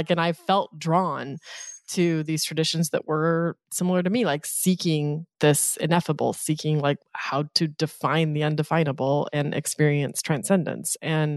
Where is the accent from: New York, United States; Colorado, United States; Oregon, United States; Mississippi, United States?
Colorado, United States; literally in the towns that I grew up in Eastern Colorado.